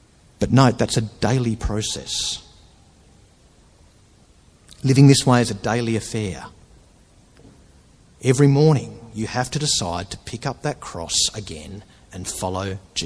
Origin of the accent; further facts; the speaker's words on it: Australia; accent: Australian English; As an Australian English speaker, you know it's a way of saying the car is awesome